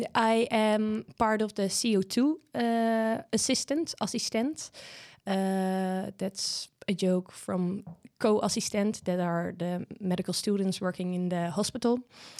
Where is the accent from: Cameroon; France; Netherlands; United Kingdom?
Netherlands; Deventer, Overijssel; English is a second language; Well, I lived in Deventer, so there are not really mountains over there.